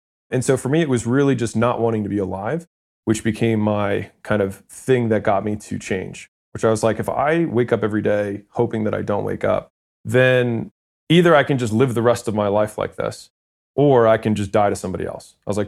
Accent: Baltimore, Maryland, United States; I didn't know anyone because I was in California. I'm from Baltimore. So I knew no one.

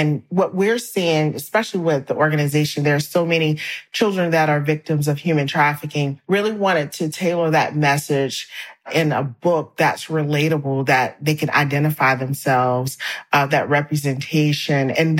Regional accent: South Carolina, United States; And so I'm from South Carolina. I grew up in church.

